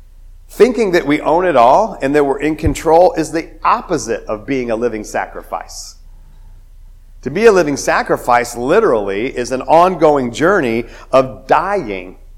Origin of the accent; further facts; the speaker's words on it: United States; Even as Americans. Like, I am an American and I'm proud of it.